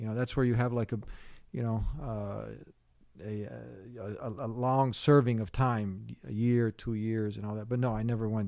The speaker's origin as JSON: {"language": "English", "town": "Chicago", "region": "Illinois", "country": "United States", "tie": "born or raised there", "said": "you're growing up in Chicago, right? And in Chicago, if you don't have proper direction, you're going to go in the wrong direction."}